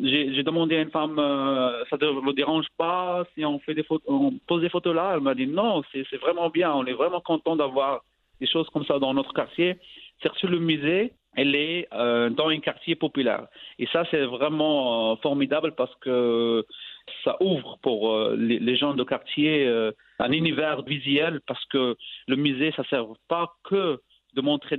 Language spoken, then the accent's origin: French; Casablanca, Casablanca-Settat, Morocco; Moi, j'ai dit « Non, je viens de Casablanca, pas le film ».